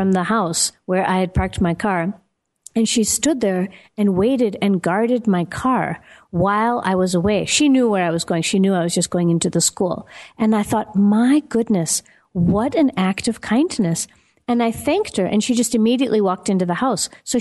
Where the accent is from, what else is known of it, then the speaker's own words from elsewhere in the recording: United States; now in Johannesburg, South Africa; one of the things about me living in Johannesburg and getting used to being here after being American and living in a few other countries